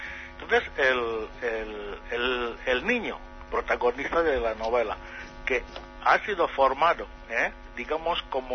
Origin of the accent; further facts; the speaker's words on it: Equatorial Guinea; yo no soy el único guineano que fue circuncidado, todos lo estamos